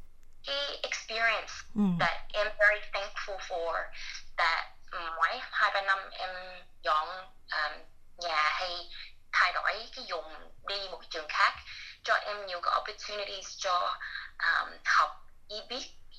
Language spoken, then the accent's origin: Vietnamese; Australia; also born or lived in Vietnam; ba mẹ với mấy dì đi vượt biên bên Việt Nam qua Úc, qua đảo Mã Lai cho mấy tháng. And then Úc mới mở cái cửa cho immigration, mấy người refugee vô. And em qua Úc, so có cái cơ hội ở Úc.